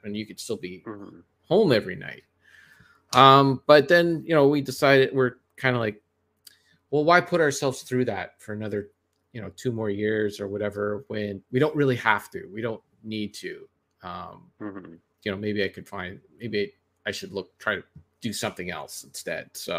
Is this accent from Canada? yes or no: yes; Canada; But that's just when our country was founded. We were here as a British colony well before.